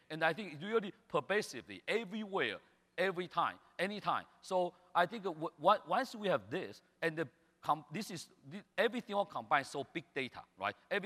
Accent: Beijing, China; English is a second language

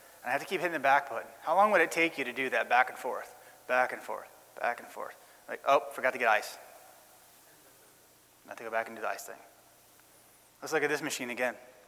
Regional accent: Orlando, Florida, United States; I'm from Orlando, so I've made the trip out here to spend the week with you guys talking about web tool chain.

